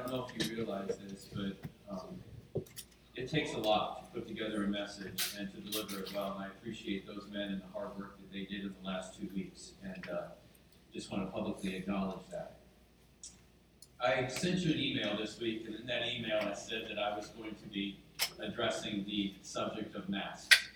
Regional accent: United States; And as an American, as a patriot, that troubles me.

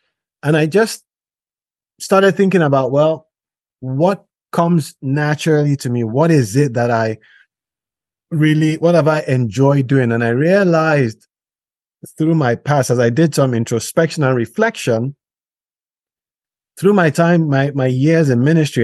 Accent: Nigeria; I am Nigerian, and every Nigerian name has a meaning.

